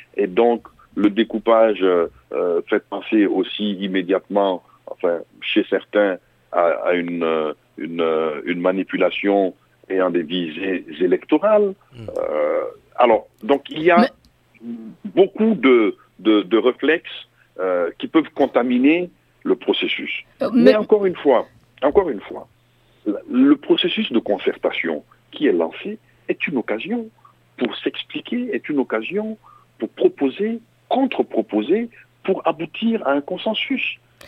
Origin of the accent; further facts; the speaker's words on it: Republic of the Congo; ce qui fait que je suis congolais